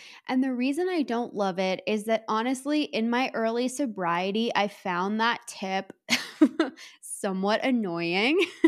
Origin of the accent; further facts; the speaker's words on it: Canada; I am Canadian and I am the biggest baby about the cold.